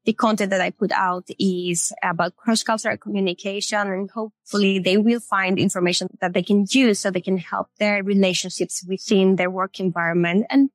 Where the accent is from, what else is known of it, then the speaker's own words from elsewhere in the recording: Greece; I am half Filipina, but I was born and raised in Greece. So I do tend to behave in a more Greek way.